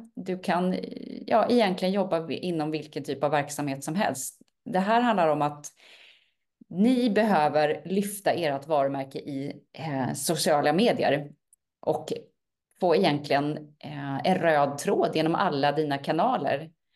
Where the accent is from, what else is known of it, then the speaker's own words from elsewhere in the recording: Värmland, Sweden; now in Spain; Jag är värmlänning i grund och botten. Men bor sedan många år i Stockholm. Fast just nu bor jag faktiskt i Spanien. Men är snart tillbaka i Stockholm igen.